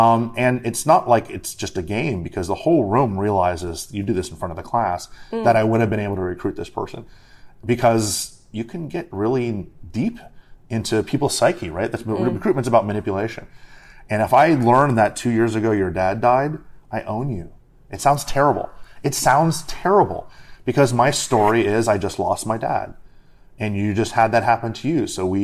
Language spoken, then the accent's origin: English; Miami, Florida, United States; now in Washington, D.C., United States; So I'm from Miami originally. I'm a fan of a lot of Miami sports teams while I live in Washington, D.C.